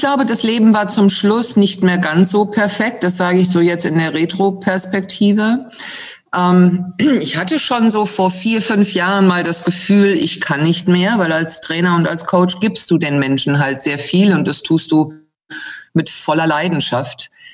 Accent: Rhineland-Palatinate, Germany; Ich bin geboren im Westerwald, sehr beschaulich. Bin dort aufgewachsen. Mit 18 bin ich von zu Hause raus.

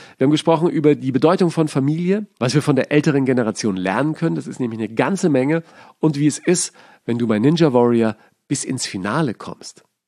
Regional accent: Fürth, Bavaria, Germany; meine Oma in Fürth und wie ich dann als Bub in der Marienstraße immer war und da bin ich ja so halb groß geworden, ne? Weil wir sind immer umgezogen

